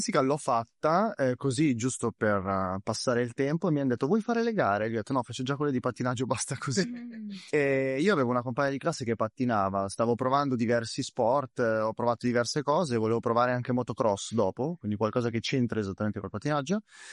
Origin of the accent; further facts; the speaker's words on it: Milan, Lombardy, Italy; Io sono di Milano, quindi...